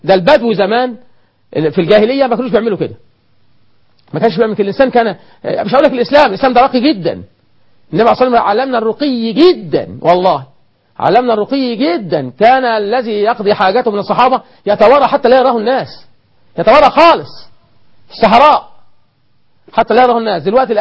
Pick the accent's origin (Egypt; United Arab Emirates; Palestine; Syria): Egypt; إحنا كمصريين، أنا مصري